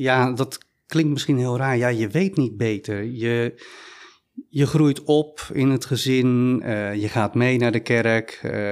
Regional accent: Rotterdam, South Holland, Netherlands; Ja, ik ben in Rotterdam opgegroeid, inderdaad. Geboren tot mijn 21ste in Rotterdam gewoond.

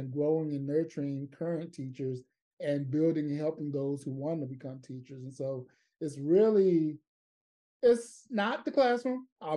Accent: Virginia, United States; I grew up in King William County, Virginia. King William County, Virginia is one of those small rural southern counties.

